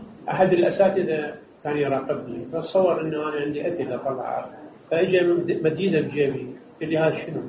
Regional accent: Basra, Basra Governorate, Iraq; نشأت أنا في مدينة البصرة ولادتي في حي المعقل، بيوت من طين والشوارع من طين،

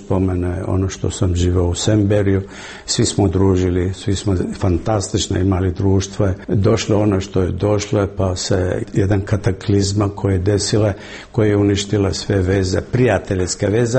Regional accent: Bosnia & Herzegovina; Ja kao Bosanac, građanin ove zemlje, nemam prava da kandidujem za član predsjedništva.

